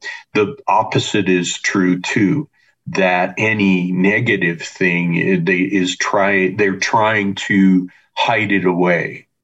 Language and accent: English; Wyoming, United States; I grew up in Wyoming in a small town. I know the landscape that I'm writing about here.